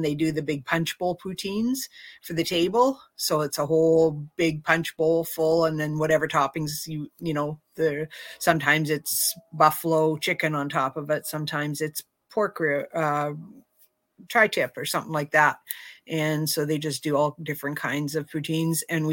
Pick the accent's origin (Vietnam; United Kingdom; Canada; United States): Canada; As a Canadian, I have to go for steak